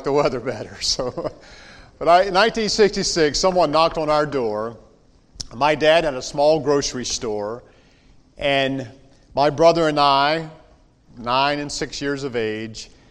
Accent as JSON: {"language": "English", "region": "North Carolina", "country": "United States", "accent": "Tar Heel", "lives_now": "Canada", "said": "some of you detected some of that Tar Heel accent already, did you not? Right. I haven't lost all of my accent while I've been in Canada, eh?"}